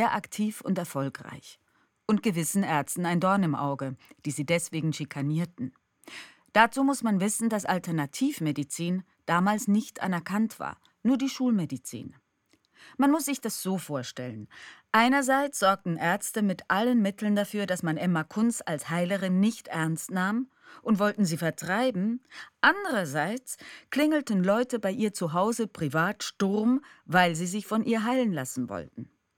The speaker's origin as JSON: {"language": "German", "country": "Switzerland", "said": "ich bin eine Schweizer Schauspielerin"}